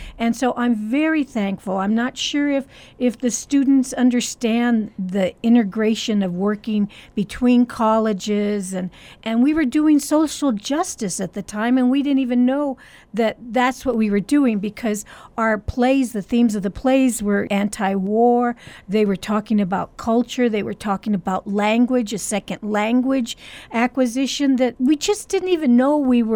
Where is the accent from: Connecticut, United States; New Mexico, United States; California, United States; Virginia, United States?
New Mexico, United States; Las Cruces; I mention that I'm from Las Cruces and I graduated from New Mexico State University